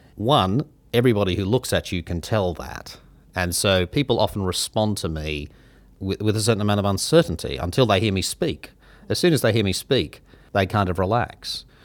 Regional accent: Carlingford, New South Wales, Australia; And then I grew up in Carlingford and Castle Hill, which was pretty Anglo-Saxon, and I think at my high school, certainly in my year, I was the only non-Anglo.

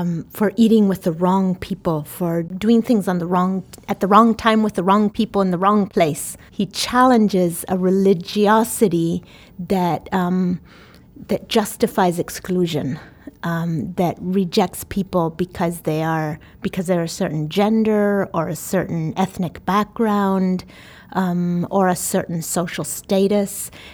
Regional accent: Argentina; I grew up in Argentina, but our table was the most unlikely mix of people.

